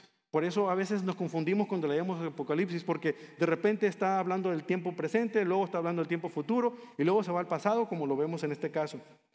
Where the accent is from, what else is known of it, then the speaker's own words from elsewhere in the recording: Veracruz, Mexico; Diría mi tierra, te odia con odio jarocho. Los mexicanos entienden ese chiste.